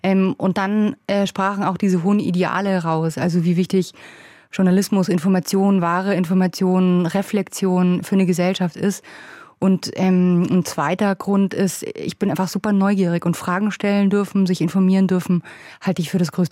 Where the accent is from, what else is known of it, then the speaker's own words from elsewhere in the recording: Bavaria, Germany; Ich bin im Chiemgau aufgewachsen, total schönes Fleckchen.